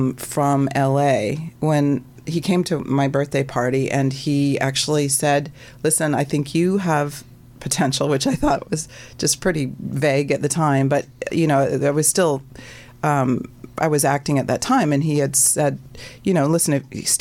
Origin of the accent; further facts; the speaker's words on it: Canada; growing up in Canada, we actually watched, foreign films were a bigger thing in Canada than they are here.